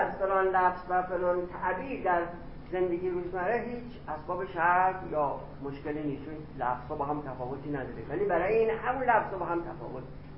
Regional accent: Iran; مثلا من که ایرانی هستم

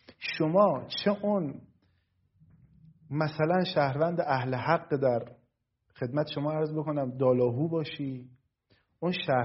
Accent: Iran; او همونقدر ایرانیه که من ایرانیم، همونقدر ایرانیه که دیگران ایرانیان.

